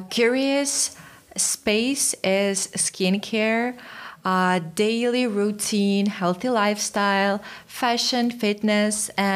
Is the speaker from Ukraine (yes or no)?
yes; Ukraine; I am originally from Ukraine. Ukraine is a beautiful country in the center of the Europe.